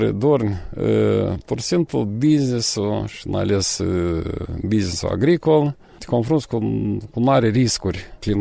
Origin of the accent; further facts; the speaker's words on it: Sirota, Moldova; Sentimentul ăsta că aici te-ai născut, aici e pământ